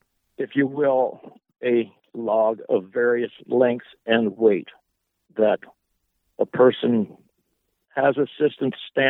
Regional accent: Alaska, United States; I'm from the Kenai Peninsula

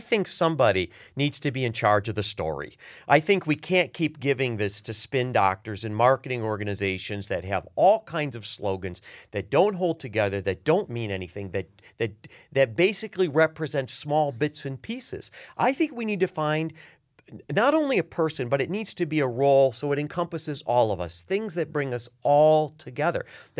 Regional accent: Michigan, United States; You know, I think when I was growing up in Michigan, first of all, the temperaments of people in different regions were the same as they are now.

